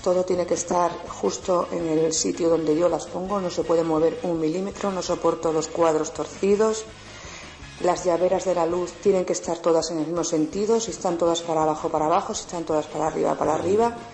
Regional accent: Cáceres, Extremadura, Spain; soy de Cáceres.

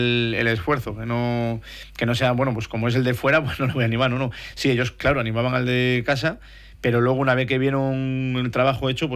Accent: Spain; más siendo español, porque hay potencias, ¿no?

